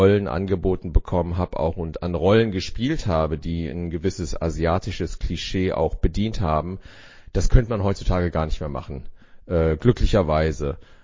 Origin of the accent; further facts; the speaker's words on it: South Korea; now in Germany; Und ich erzähle natürlich viel von Culture-Clash-Geschichten, die ich so als Koreaner in Deutschland erlebt habe.